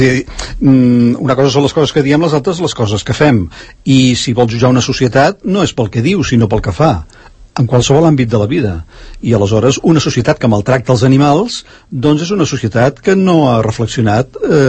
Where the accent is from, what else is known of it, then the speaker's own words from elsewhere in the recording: Canary Islands, Spain; Jo, com a canari, m'ofendria.